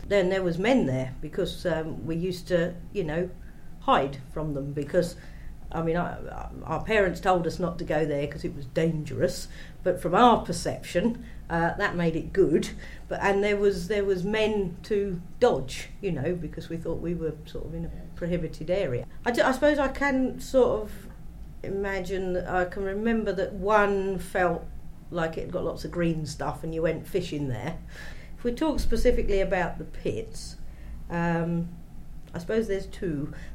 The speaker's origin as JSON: {"language": "English", "town": "Ely", "region": "East of England", "country": "United Kingdom", "tie": "born or raised there", "said": "I now live in Forehill, but I was born at number 5 Ship Lane, Ely, in 1965. Well, basically, growing up in Ship Lane, that is right in the middle of the waterside area"}